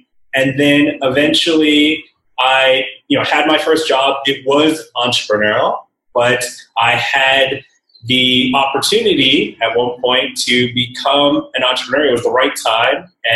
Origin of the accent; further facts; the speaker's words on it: Golden, British Columbia, Canada; I grew up in the Rocky Mountains of Canada, just beside a small town called Golden of 4,000 people.